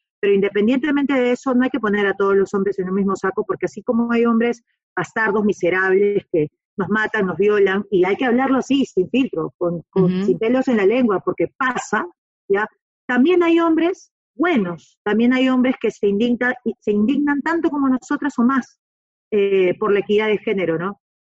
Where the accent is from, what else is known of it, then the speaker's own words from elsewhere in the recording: Peru; En Chile se dice, ahí yo soy peruana.